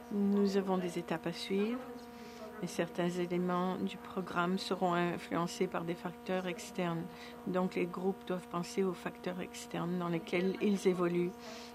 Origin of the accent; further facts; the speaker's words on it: Vancouver, British Columbia, Canada; Moi, je viens de Vancouver et je trouve que la pièce est très sèche ici.